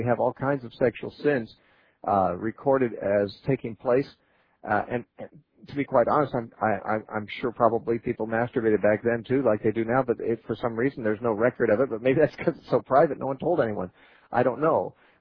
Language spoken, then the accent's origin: English; Santa Cruz, California, United States; calling from Santa Cruz, California, my hometown.